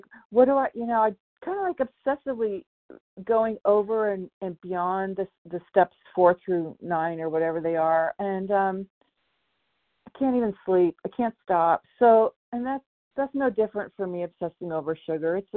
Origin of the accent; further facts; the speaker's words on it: Oregon, United States; Hi, good morning. Thank you. This is … from Oregon.